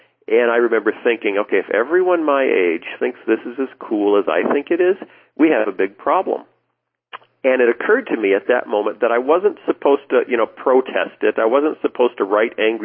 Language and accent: English; Iowa, United States; also born or lived in Chicago area, Illinois; And we had moved into to the Chicago area. We grew up originally in Iowa along the Mississippi River.